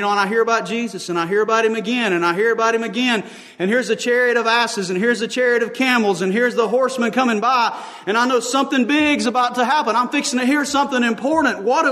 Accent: United States; I don't care who's king in England because I'm an American.

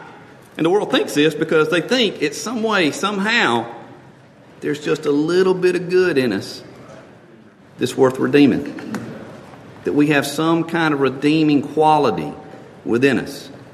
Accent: Mississippi, United States; Been at Ereda Church, which is close to where I grew up in Mississippi.

